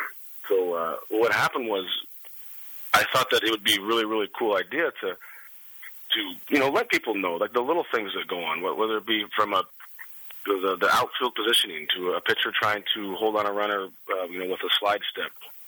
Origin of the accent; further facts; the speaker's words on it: San Diego, California, United States; born there; I was born in San Diego